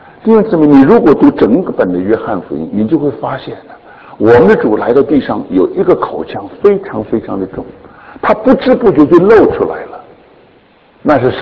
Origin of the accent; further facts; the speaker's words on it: Shandong, China; accent: Shandong; 你听听我的山东腔，你就知道我从山东来的